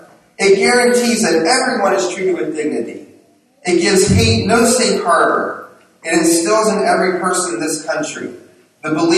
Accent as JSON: {"language": "English", "country": "United States", "said": "I am grateful for many of the things as an American."}